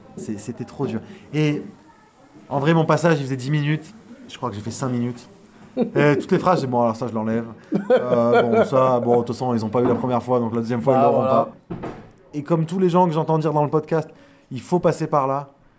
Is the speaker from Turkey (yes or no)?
yes; Turkey; Mais et n'oubliez pas que je suis turc.